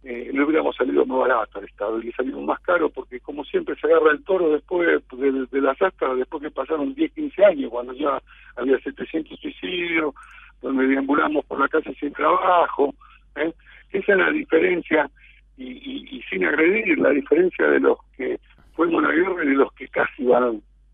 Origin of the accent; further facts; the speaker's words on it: Santa Fe, Argentina; Yo soy de Santa Fe